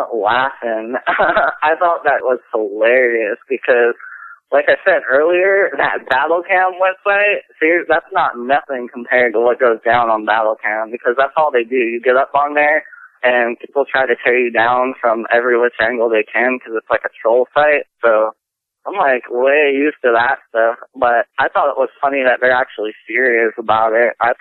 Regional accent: Pennsylvania, United States; born there; also born or lived in New Jersey / Florida / Los Angeles / Chico; I was born in Pennsylvania and then lived in New Jersey and then lived in Florida and then lived in LA area and then live in Chico and then Rancho Cucamonga and Eureka and Arcata area was a big part of my life for a while.

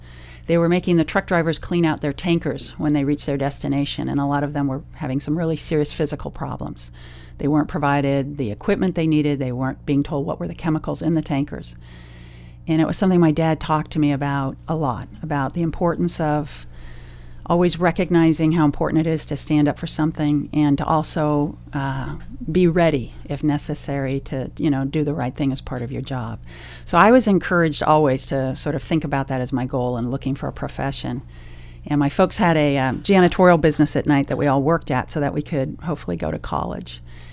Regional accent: Oakland, California, United States; I grew up in Oakland. My parents were the children of immigrants from Ireland, and they also grew up in Oakland.

